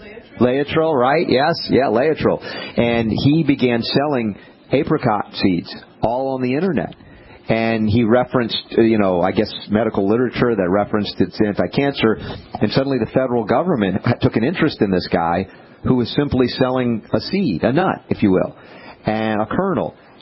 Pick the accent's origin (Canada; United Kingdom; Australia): Australia; now in United States; As an Aussie coming to America, you think, land of freedom.